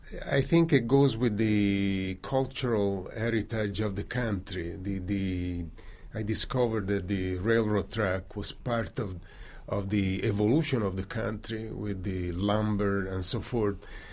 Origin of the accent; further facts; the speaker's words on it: Florence, Tuscany, Italy; now in United States; Even growing up in Florence, I always had the sense that I had to leave. In fact, it did happen following the flood of Florence in 1966. That brought me to the States